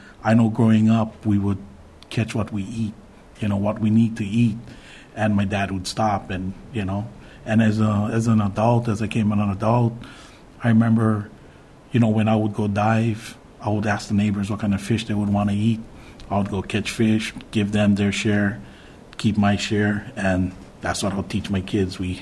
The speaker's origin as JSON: {"language": "English", "town": "Kapa'a", "region": "Hawaii", "country": "United States", "said": "I'm from Kauai, Kapa'a, Kauai."}